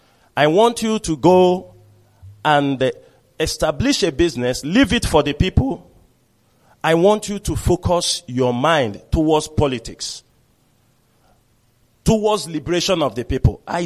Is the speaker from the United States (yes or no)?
no; Uzuakoli, Abia, Nigeria; also born or lived in Obingwa; they thought I'm from Uzakole because that's where I grew up.